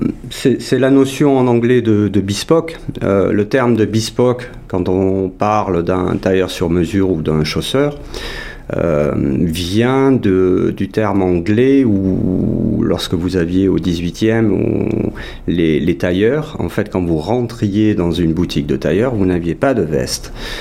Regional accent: France; Mais il est certain qu'ici, en tant que Français, oui, c'est un savoir-faire.

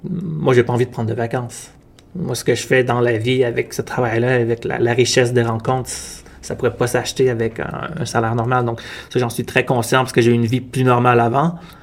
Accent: Quebec, Canada; en tant que Québécois, en tant que personne qui a beaucoup de contacts avec les différentes communautés culturelles ici, ailleurs.

